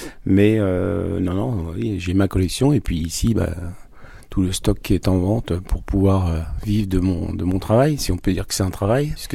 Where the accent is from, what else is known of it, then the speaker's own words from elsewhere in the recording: Normandy, France; j'ai passé 2 ans à Caen en tant qu'étudiant, où j'ai découvert la grande ville, puisque moi je viens de l'Orne